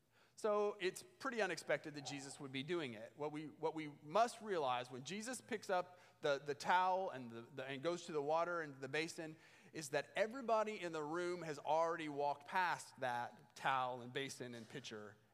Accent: Indiana, United States; I grew up barefoot in Indiana

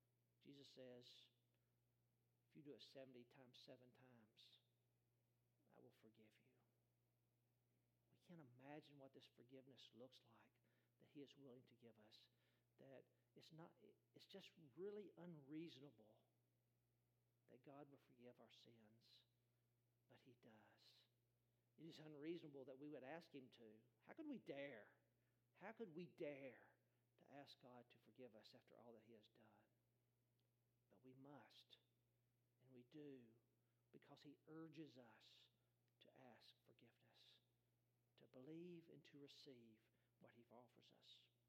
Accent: Alabama, United States; Now, you may have heard I'm from Alabama, and I'm an Alabama fan.

